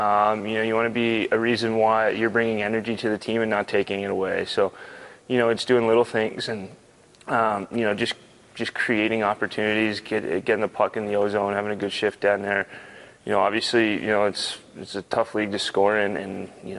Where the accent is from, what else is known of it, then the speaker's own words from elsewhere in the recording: Canada; also I'm Canadian too